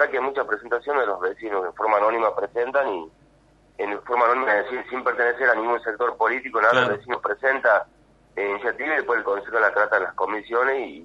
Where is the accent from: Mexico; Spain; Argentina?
Argentina; Tucumán; como tucumanos nos sintamos orgullosos de la capacidad que tienen nuestros hombres, nuestras mujeres